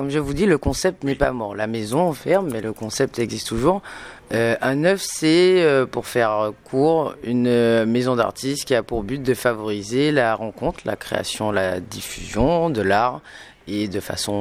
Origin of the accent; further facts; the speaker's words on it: Fort-de-France, Martinique, France; Non, je suis née ici, j'ai grandi ici